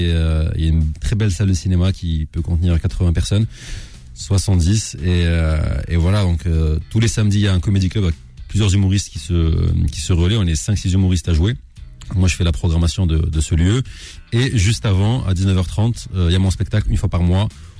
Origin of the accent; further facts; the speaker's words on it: Algeria; also born or lived in Tunisia; Alors comme je suis algérien, forcément.